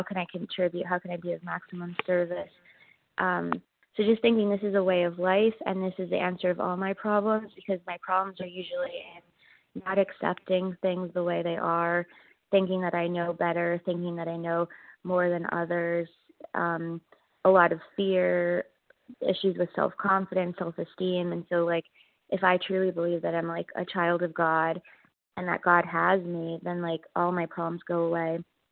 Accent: Pennsylvania, United States; I'm from Pennsylvania, but I just relocated to Southern California.

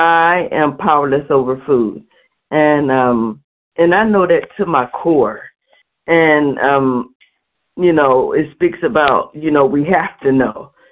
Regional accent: Cleveland, Ohio, United States; I'm from Cleveland, Ohio, compulsive overeater.

